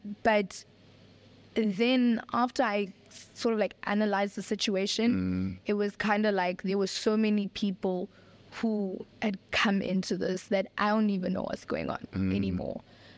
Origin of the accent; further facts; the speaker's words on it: South Africa; And as South African women and representing the women that do understand where my argument comes from